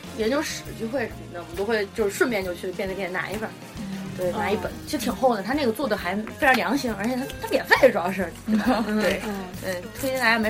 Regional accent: Sichuan, China; 我是四川人，

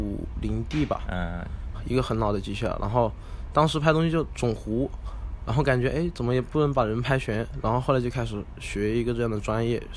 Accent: Zhuzhou, Hunan, China; 对，长沙株洲。离长沙很近。

